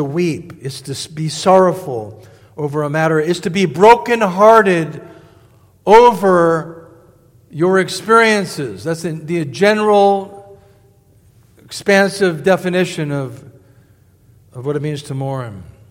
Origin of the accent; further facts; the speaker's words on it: Los Angeles, California, United States; I mean, I saw this as growing up in Los Angeles, you know, where my dad, you know, used to produce